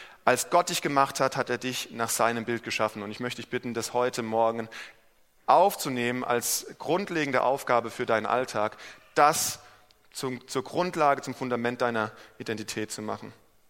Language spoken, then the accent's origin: German; Germany; dann sage ich erstmal, ich bin Deutscher, ich bin Lehrer, ich bin Gemeindeleiter, ich bin Ehemann, ich bin Vater.